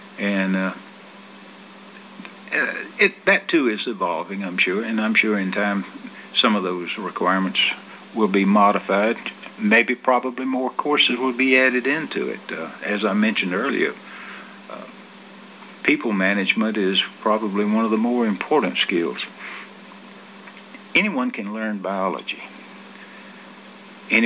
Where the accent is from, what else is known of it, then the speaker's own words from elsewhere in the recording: South Carolina, United States; born there; And so I was born at home in the South Carolina Forest Service watchtowerman's house at the foot of a fire tower.